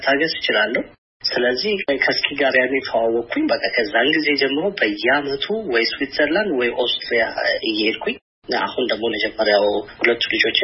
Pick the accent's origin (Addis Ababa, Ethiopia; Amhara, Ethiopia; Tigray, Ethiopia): Amhara, Ethiopia; Ancharo; እኔም በልጅነት የአንቻሮ በምትባል ተራራማ አካባቢ ነው ያደግኩት።